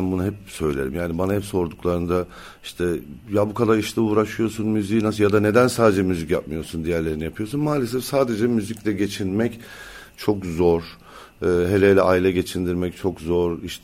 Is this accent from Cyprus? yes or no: yes; Cyprus; Ama öncelikle bir Kıbrıslıyım, Mavsa doğumluyum, onu söyleyeyim herkese, gargacıyım yani.